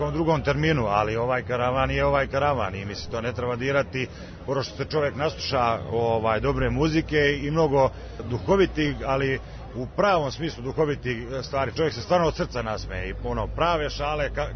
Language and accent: Serbian; Užice, Zlatibor District, Serbia; stari ercovski duh koji smo mi nekad Užičani imali, vrate me u to neko doba kao dete kad sam porastao u Užicu